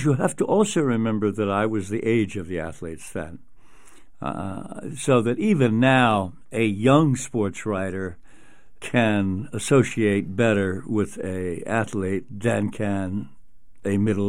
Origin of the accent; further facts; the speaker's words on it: Baltimore, Maryland, United States; I grew up in Baltimore. I dreamed of playing shortstop.